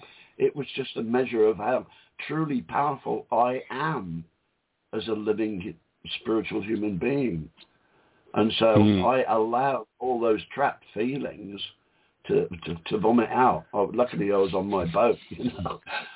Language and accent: English; England, United Kingdom; I said, no, I'm English.